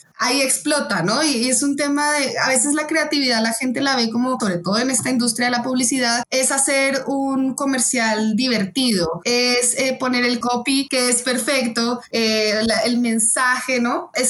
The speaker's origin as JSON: {"language": "Spanish", "country": "Colombia", "moved": "yes", "lives_now": "Mexico", "said": "yo soy colombiana, vivo en México, eso fue por cosas de la vida, salió la oportunidad de venirse a México y acá estoy."}